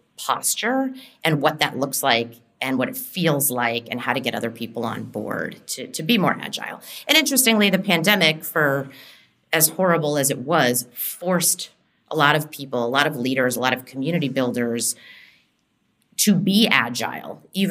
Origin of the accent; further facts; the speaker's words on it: Seattle, Washington, United States; I grew up in Seattle. I went to school in the Silicon Valley as the internet was like being birthed